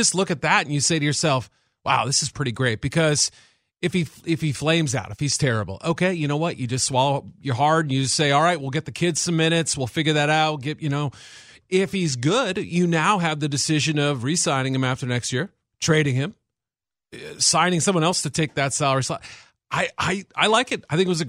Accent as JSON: {"language": "English", "town": "Boston", "region": "Massachusetts", "country": "United States", "tie": "born or raised there", "said": "I grew up in Boston, I'm a Celtics fan."}